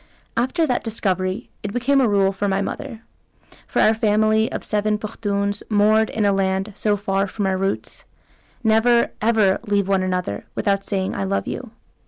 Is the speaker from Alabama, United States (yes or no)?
no; New Jersey, United States; I grew up in New Jersey, so my connection with my culture and language is through my parents.